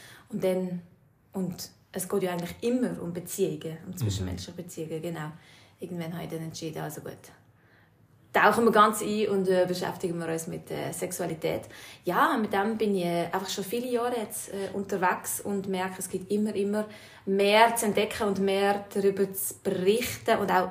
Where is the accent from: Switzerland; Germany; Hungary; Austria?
Switzerland; Basel; now in St. Gallen, Switzerland; lebe jetzt in St. Gallen. Schon länger, ursprünglich aus dem Baselbiet, wie man hört.